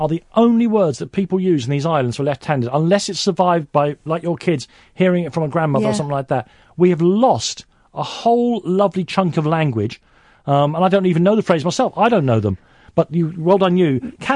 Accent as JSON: {"language": "English", "region": "London", "country": "United Kingdom", "accent": "London", "said": "Those of us who speak with a London accent. Believe me, the Christian Brothers knocked the edge off my accent. I could talk like the people I grew up with if I wanted to."}